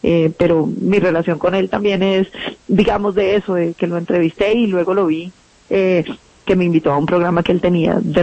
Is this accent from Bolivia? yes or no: no; Colombia; construimos una nación donde quepamos todos y nos podamos querer como colombianos.